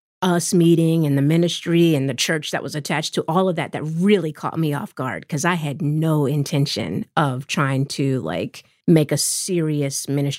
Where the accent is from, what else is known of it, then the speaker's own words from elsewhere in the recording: Baltimore, Maryland, United States; Yes, and growing up in Baltimore, like we had like a ladies' night at the house where we watched No More Sheets